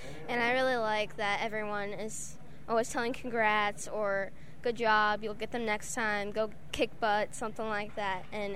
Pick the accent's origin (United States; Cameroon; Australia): United States; Well, I'm 13 years old, and I'm from Madison County, and I've been showing heifers since I was very little.